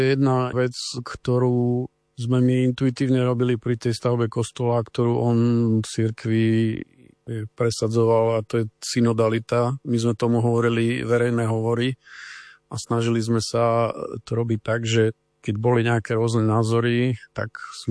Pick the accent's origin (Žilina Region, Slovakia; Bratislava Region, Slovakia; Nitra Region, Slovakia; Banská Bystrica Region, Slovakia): Žilina Region, Slovakia; Ružomberok; som architekt z Ružomberka.